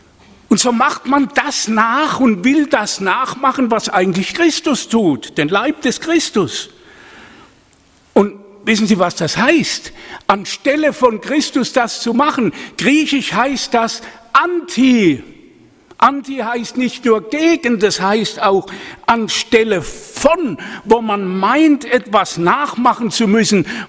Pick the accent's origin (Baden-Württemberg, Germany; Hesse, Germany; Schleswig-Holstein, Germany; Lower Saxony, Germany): Baden-Württemberg, Germany; Ich habe manchmal aus Spaß gesagt, ich bin ja Badener, gell, versteht's richtig.